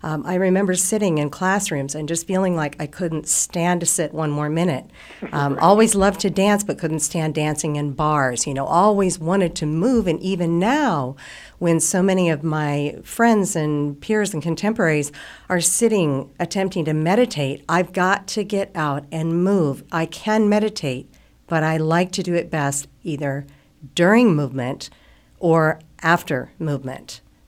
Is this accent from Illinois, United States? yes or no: no; Los Angeles, California, United States; I grew up in the Los Angeles area, so it wasn't in Maine that I discovered these things